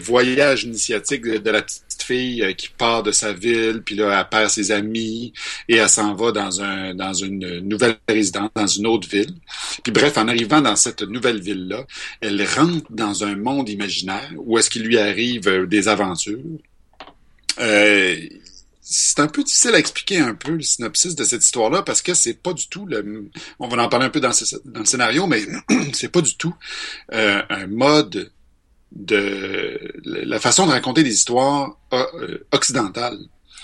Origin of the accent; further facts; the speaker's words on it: Quebec, Canada; accent: Quebec; avec mon accent québécois.